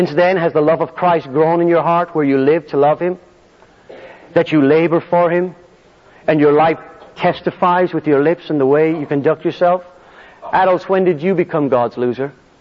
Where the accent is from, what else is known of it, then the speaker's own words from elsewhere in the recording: Ireland; When I was a kid growing up in Ireland, we used to play soccer in the playground